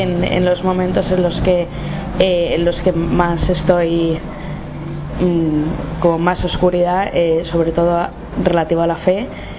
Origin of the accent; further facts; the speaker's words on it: Spain; tengo 23 años y soy de España